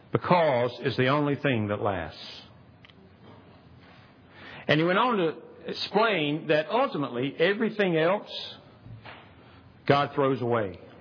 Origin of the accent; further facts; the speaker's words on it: Pickens, South Carolina, United States; Because I just sound like a redneck, right? I mean, I'm from Pickens, South Carolina.